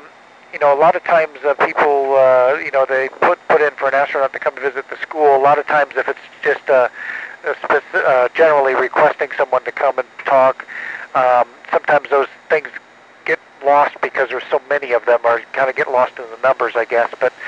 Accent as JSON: {"language": "English", "town": "Binghamton", "region": "New York", "country": "United States", "tie": "born there", "said": "that's exactly where I was born in Binghamton, and my mom and dad lived to the east of there in a little town called Windsor, not too far to the east, heading towards the Catskills"}